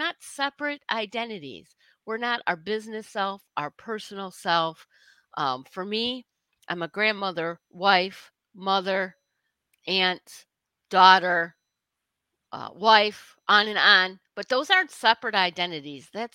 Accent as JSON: {"language": "English", "region": "Michigan", "country": "United States", "said": "I'm a Yankee and she sounds like a Southerner. And we're both from Michigan. And I'm like, that's right. I'm a Yankee. Always will be. Don't matter where I live."}